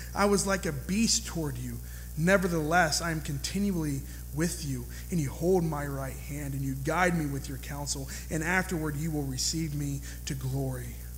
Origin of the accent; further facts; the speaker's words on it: Georgia, United States; This is a psalm of, I say Asaph because I'm from Georgia. That might not be the way you pronounce it.